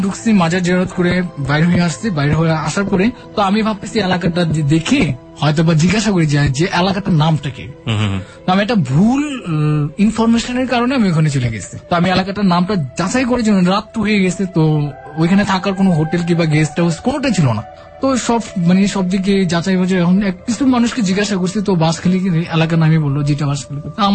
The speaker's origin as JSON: {"language": "Bangla", "town": "Dhaka", "region": "Dhaka Division", "country": "Bangladesh", "tie": "born or raised there", "said": "আমার বাড়ি ঢাকা।"}